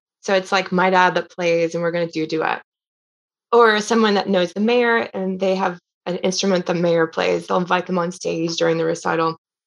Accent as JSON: {"language": "English", "region": "Texas", "country": "United States", "tie": "born or raised there", "said": "he actually teaches here in my home state, Texas."}